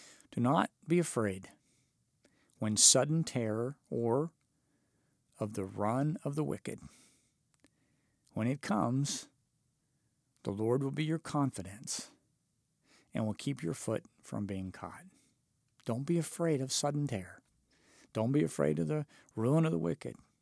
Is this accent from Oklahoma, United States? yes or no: yes; Oklahoma, United States; Growing up in Oklahoma, you learn early on that a storm can come seemingly out of nowhere, and those storms can come fast.